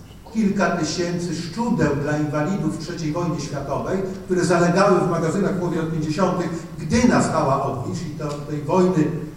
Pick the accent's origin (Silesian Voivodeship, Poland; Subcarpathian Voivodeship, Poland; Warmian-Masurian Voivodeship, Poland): Warmian-Masurian Voivodeship, Poland; Olsztyn; No ja pochodzę z takiego miasta, które przez długie wieki było, a nie dużo większe od Pasłęka, albo i mniejsze czasami, znacznie mniejsze od Elbląga, z miasta Olsztyna